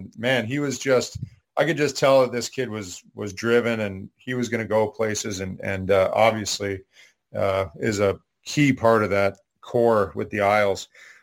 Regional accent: Ottawa, Ontario, Canada; It was difficult, you know. Obviously, it was my hometown.

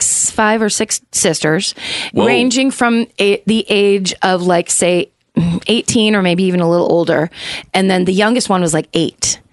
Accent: Petaluma, California, United States; First of all, we lived out in the country outside of my hometown, Petaluma.

